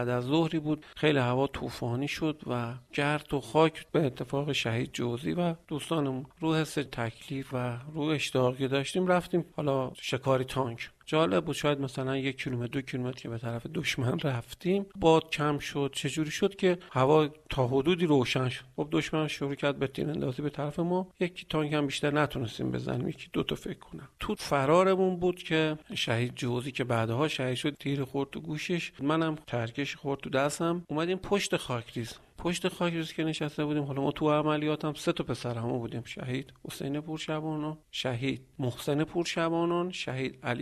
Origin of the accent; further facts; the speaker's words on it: Khorramshahr, Khuzestan, Iran; خب میدونستیم بریم برای آزادسازی خرمشهر، یه خوشحالی مضاعفی بود که میریم شهر خودمون و کشور خودمون و وطن خودمون رو آزاد کنیم